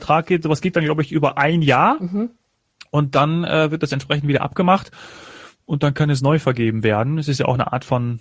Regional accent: Kassel, Hesse, Germany; dem kleinen Flughafen aus meiner Heimatregion Kassel-Calden.

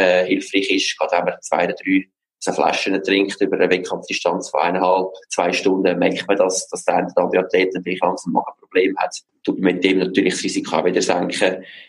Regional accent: Switzerland; als Schweizer

